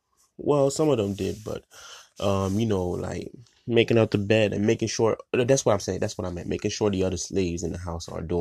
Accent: Haiti; And unfortunately, this is in the Caribbean too, in my home country of Haiti.

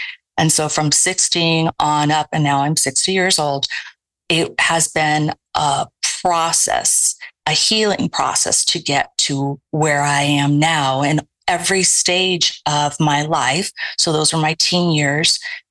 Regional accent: Iran; moved away; also born or lived in Austria / Spain; So I went to boarding school in Austria. And that was the same process as I was moving from Iran to boarding school in Austria. And then I lived my high school years in Spain.

